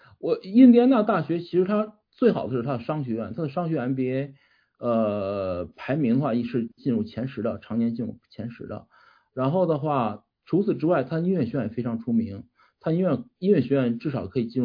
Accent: Beijing, China; moved away as an adult; now in United States; 在北京上学，我是属于那种土生土长的北京人，对，然后家里面就是知识分子家。

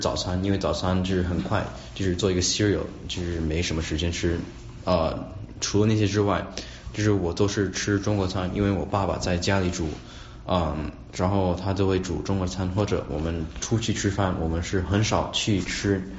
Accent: United States; 那虽然我生活在美国，我也出生在美国，但是我的家庭都是中国人。

